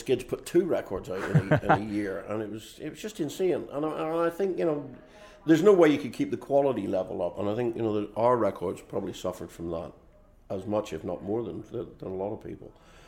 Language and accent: English; Northern Ireland, United Kingdom; And again, growing up in Northern Ireland, that really hit home